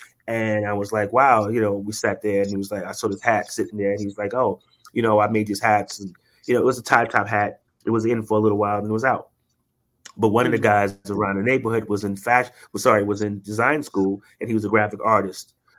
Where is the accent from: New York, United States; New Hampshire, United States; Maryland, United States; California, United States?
New York, United States; Queens; As me growing up in Queens, I lived on the border between Queens and, between Hollis and Farmers.